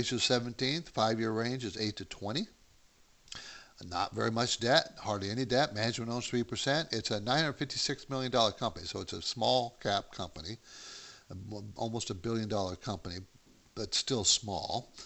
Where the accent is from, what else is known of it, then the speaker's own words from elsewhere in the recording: California, United States; I was from Southern California, you know, where it's always sunny.